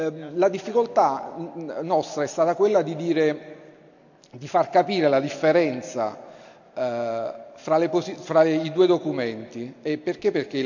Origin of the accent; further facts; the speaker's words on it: Benevento, Campania, Italy; Guardate, giù da noi a Benevento l'idea dell'FLC 2002-2004-2006 ha dato un segnale diverso.